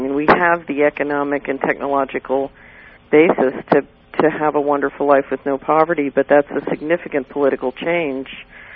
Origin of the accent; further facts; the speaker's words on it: Philadelphia, Pennsylvania, United States; also born or lived in New York / Washington; But I grew up in Philly. I went to the University of Pennsylvania, studied in Hong Kong, and then went to Wall Street.